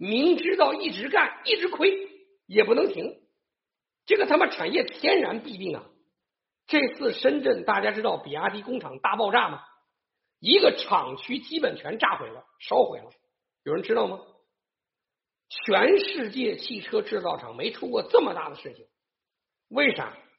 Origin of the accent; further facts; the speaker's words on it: Taiwan; 我是台湾人，我也可以随时在台湾注册一个党